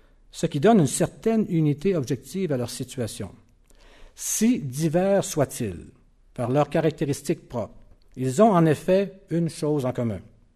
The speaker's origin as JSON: {"language": "French", "town": "Montmagny", "region": "Quebec", "country": "Canada", "tie": "born there", "said": "je dis ça avec beaucoup de fierté parce que c'est ma région d'origine, je suis né à Montmagny."}